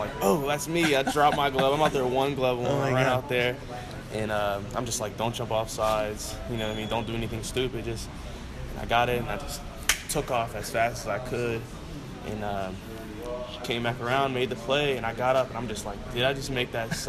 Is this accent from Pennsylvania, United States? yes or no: yes; Pittsburgh, Pennsylvania, United States; I'm from Pittsburgh.